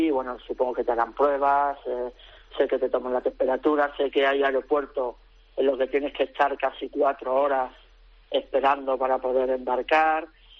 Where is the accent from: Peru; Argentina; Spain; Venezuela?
Spain; now in China; en China somos más entrenadores españoles. Aquí en Hunanhot, en Kunming, hay muchos entrenadores españoles aquí en China